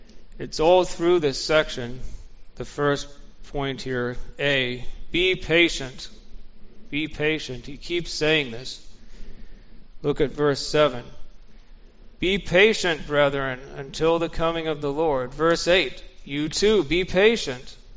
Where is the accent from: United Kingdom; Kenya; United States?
Kenya; It was the same where I was growing up in Kenya.